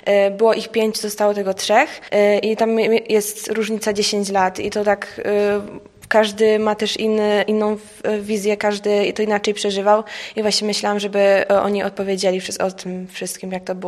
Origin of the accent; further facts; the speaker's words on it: Opole Voivodeship, Poland; pochodzę z Kujaw w okolicy Krapkowic.